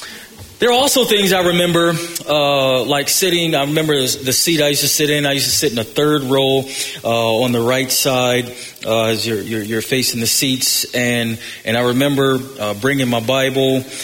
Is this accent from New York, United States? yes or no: yes; Buffalo, New York, United States; the church I grew up in Buffalo, New York.